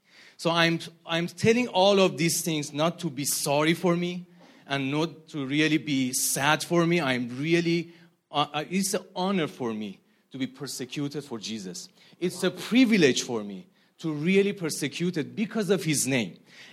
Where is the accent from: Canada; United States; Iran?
Iran; English is a second language; So being a Christian in Iran is not re